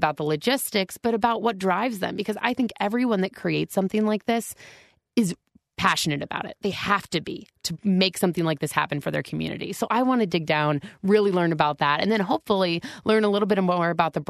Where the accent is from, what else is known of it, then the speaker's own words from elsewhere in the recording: Iowa, United States; But I came here from Iowa Public Radio in Iowa City, Iowa. And I'm an Iowa native, so lots of Iowa.